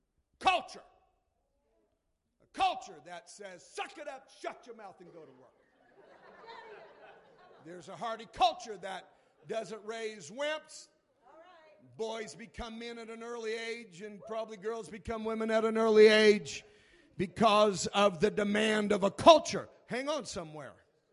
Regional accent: Pasadena, California, United States; my culture is from the metro culture. I was born in L.A. I was born in Pasadena, which is East L.A. And there's a culture in L.A.

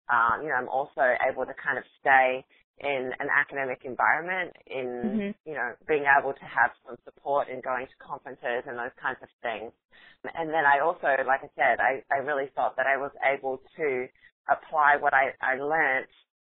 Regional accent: Australia; Well, I'm originally from Australia

